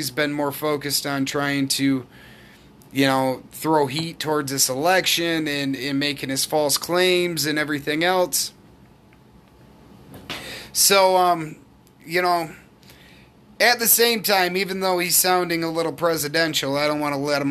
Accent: Michigan, United States; When I grew up in Michigan, man, I dealt with the winter a lot better

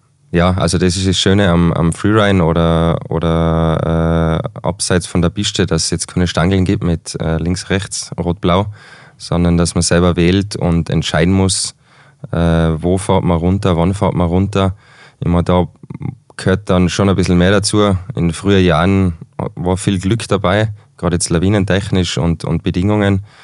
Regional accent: Tyrol, Austria; Ist bei uns im Zillertal ein bisschen schwierig

